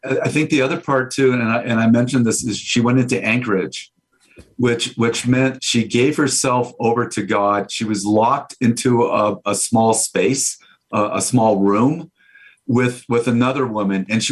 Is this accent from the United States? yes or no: yes; Boulder, Colorado, United States; I grew up in Boulder, Colorado, so that those experiences aren't new to me.